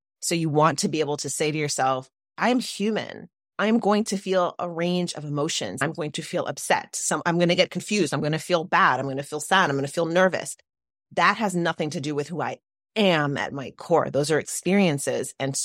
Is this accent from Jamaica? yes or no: yes; Jamaica; Or it's reggae because I'm Jamaican, so it's also reggae.